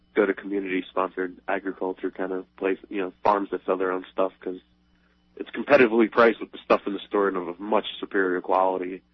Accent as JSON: {"language": "English", "region": "Pennsylvania", "country": "United States", "tie": "born or raised there", "said": "You know, I grew up in Pennsylvania. But whenever I go to New Jersey, it's like I'm in another universe."}